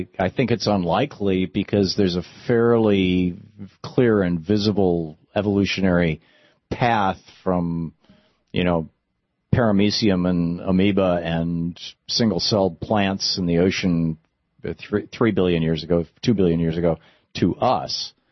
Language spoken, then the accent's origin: English; Michigan, United States; Yeah. That's a sad commentary on my home state.